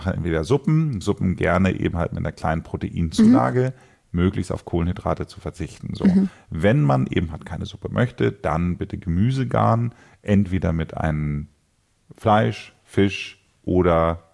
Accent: Northern Germany, Germany; bei uns in Norddeutschland

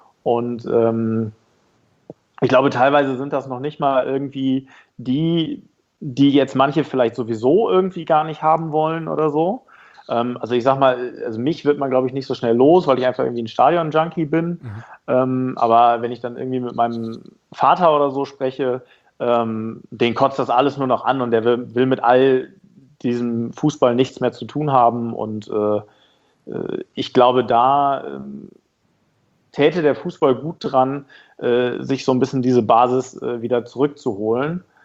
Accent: North Rhine-Westphalia, Germany; ich komme ursprünglich nicht aus Hamburg. Ich bin ganz, ganz viele Jahre vom Ruhrgebiet aus immer zu den Spielen des FC St. Pauli gefahren.

